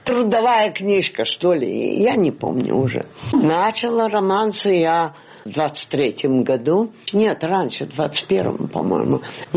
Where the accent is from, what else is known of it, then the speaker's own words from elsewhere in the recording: Rostov-on-Don, Rostov Oblast, Russia; moved away as an adult; now in Moscow, Russia; Я ростовчанка, а в Москву я приехала в 19-м году. Я в Петербург поехала раньше, а потом я в Москву переехала, здесь сестра жила